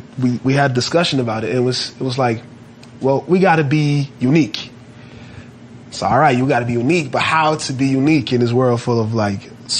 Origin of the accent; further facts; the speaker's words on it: Oslo, Norway; English is a second language; And also just us being Norwegians, you know? Born and raised in Oslo, Norway, having that Scandinavian view of the world.